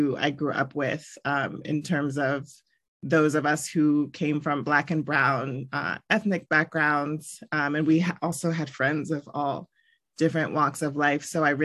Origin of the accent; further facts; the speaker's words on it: Columbia, Maryland, United States; Yeah, so I think growing up in Maryland and the relative like DC suburbs, and then later in Columbia in the more relative to Baltimore suburb, but still firmly planted between those two major metropolises, I had a really great upbringing in Maryland.